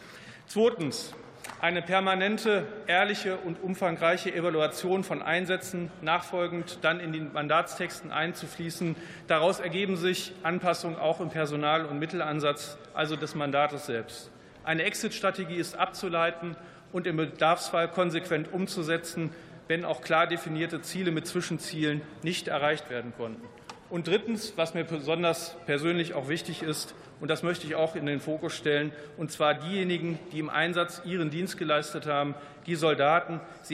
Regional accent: North Rhine-Westphalia, Germany; Ich danke meinem Team in Berlin und in meiner Heimat in Lippe

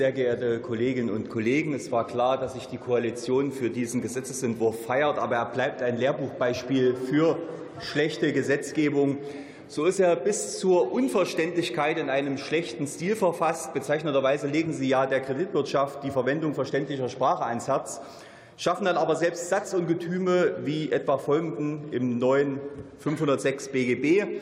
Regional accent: Thuringia, Germany; Ich komme ja aus Thüringen.

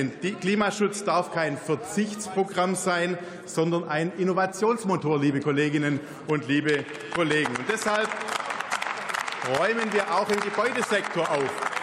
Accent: Baden-Württemberg, Germany; Ich komme aus dem Schwarzwald, ich kenne die Menschen dort.

